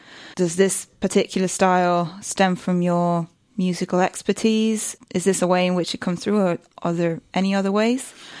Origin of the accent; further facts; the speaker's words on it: Rome, Lazio, Italy; Like, I'm from Rome